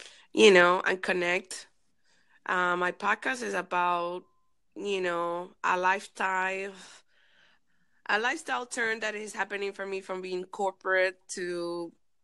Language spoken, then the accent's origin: English; Panama; now in Los Angeles, United States; I'm originally from Panama